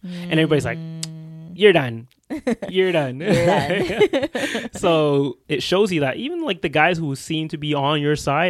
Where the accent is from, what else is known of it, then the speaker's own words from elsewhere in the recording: Canada; But remember, we're Canadian, okay?